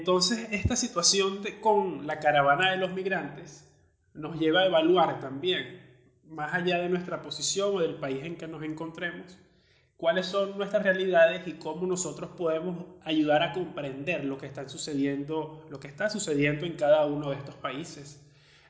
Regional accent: Venezuela; esta particularidad que se está dando en mi país, en Venezuela

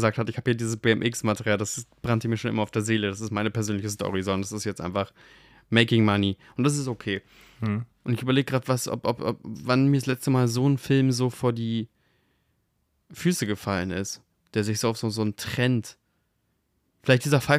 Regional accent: Hamburg area, Germany; weil ich komme zwar nur aus dem Speckgürtel Hamburgs, aber ich habe mich natürlich überkrass mit Hamburg identifiziert.

